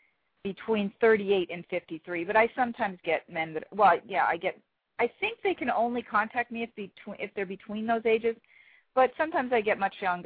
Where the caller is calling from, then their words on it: Los Angeles, California, United States; Los Angeles.